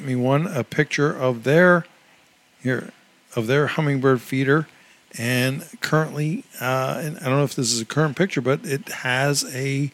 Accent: Virginia, United States; And I'm like, dude, I'm from Virginia.

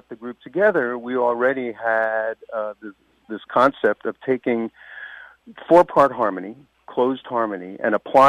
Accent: Newark, New Jersey, United States; That's right. I was born and raised in Newark.

